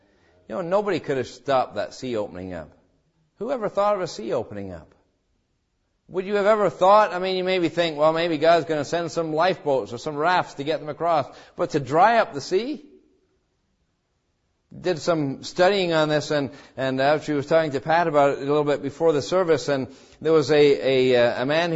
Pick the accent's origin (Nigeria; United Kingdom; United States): United Kingdom; England; You can tell we're from England, amen. But it was in Canada.